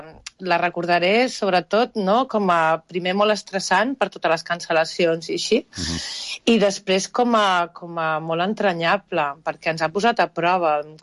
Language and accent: Catalan; Barcelona, Catalonia, Spain; also born or lived in Basque Country; Perquè jo vaig néixer al País Basc, els meus pares es van trasllar a Barcelona, i jo no tenia poble.